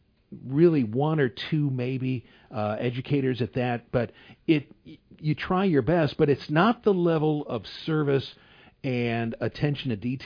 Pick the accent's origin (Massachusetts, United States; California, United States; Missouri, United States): Missouri, United States; growing up in St. Louis County, my late mother taught in the special school district